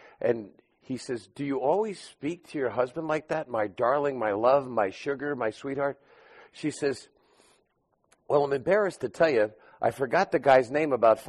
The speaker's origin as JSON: {"language": "English", "region": "New York", "country": "United States", "said": "See, I'm from New York. I go 80 miles an hour, gusts up to 120, sometimes 140."}